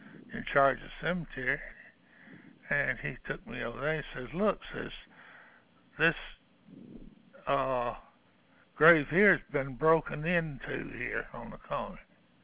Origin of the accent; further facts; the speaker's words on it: the South, United States; accent: Southern; my accent and voice and all was good for a natural English speaking southerner.